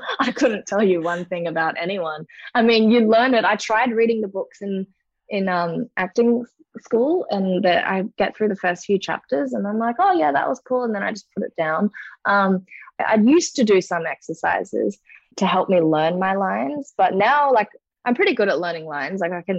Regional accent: Cairns, Queensland, Australia; also born or lived in Korea; I was born in Korea, but I grew up in Cairns my whole life

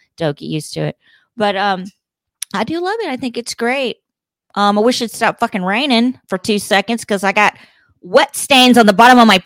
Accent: Memphis, Tennessee, United States; I'm from Memphis, Tennessee, and I feel safer here. I'm just gonna be honest. Memphis is I love Memphis where I grew up, and.

